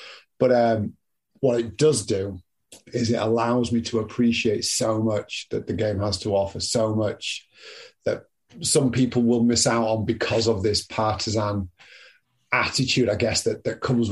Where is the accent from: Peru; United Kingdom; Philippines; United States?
United Kingdom; Scarborough, Yorkshire and the Humber; where I grew up in Scarborough, they weren't a league side. They were a decent non-league side, but there was certainly no real football culture within the town